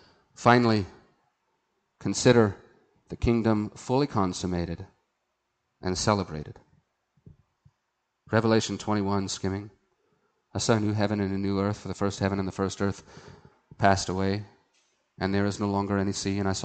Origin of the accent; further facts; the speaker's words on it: United States; As an American, as a man, I never cared.